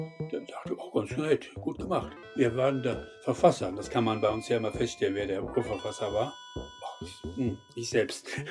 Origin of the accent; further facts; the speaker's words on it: Bremen, Germany; Bremer Architekten, das lag natürlich nahe. Bin ja Bremer, ich bin ja Architekt.